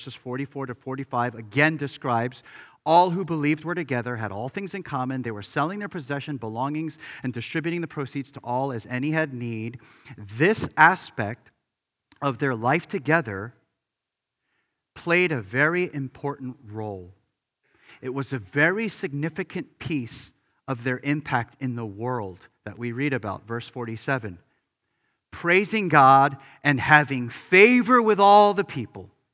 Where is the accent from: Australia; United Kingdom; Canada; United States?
United States; I'm Korean American. I hadn't been there since 1987. I was a little kid.